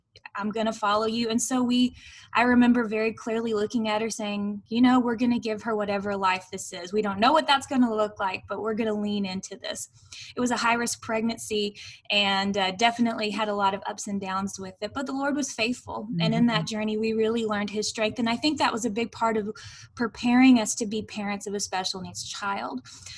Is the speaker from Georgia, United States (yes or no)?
no; Houston, Texas, United States; I was born and raised in the North Houston area. But when it came time to go to college, I wanted to go to what I called high school.